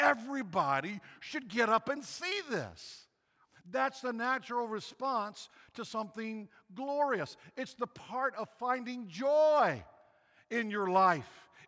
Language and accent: English; Virginia, United States; also born or lived in Texas; Some of you know my story. I grew up over on the Eastern Shore, a little church of 100 people.